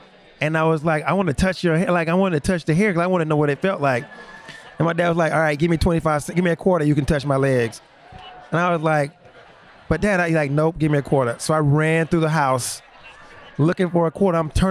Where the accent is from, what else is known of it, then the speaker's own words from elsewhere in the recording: Georgia, United States; and I'm from South Georgia, so it's always hot, right?